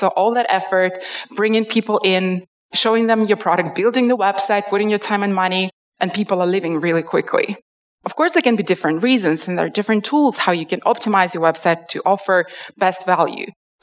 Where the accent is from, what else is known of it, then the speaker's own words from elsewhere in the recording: Russia; also born or lived in London; so I lived in Moscow before. I'm originally from Russia, and I moved to London for a few years